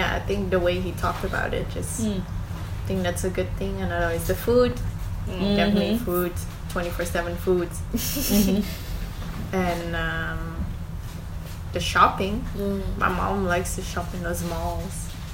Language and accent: English; Netherlands; I grew up here in the Netherlands, born here.